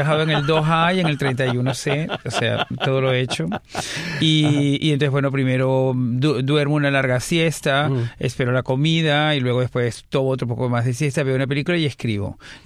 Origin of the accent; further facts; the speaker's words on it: Caracas, Capital District, Venezuela; moved away as an adult; now in Spain; hace 24 años cuando dejé mi ciudad natal, que es Caracas, y marché a España